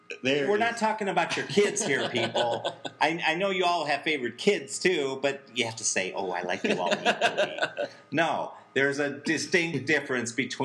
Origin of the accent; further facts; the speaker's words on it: Detroit, Michigan, United States; Is we're from Detroit